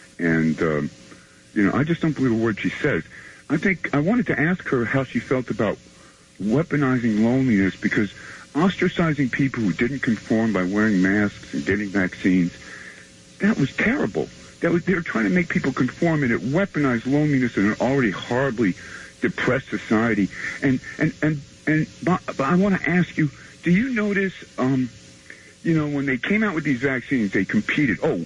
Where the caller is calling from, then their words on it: White Plains, New York, United States; I'm up in White Plains.